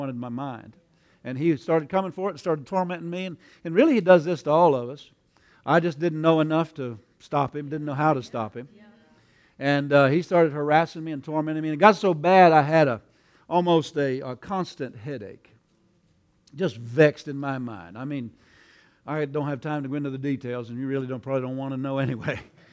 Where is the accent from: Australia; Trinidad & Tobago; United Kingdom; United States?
United States; Pennsylvania; I grew up in Pennsylvania on a farm, and my parents were Mennonites. And I was, of course, Mennonite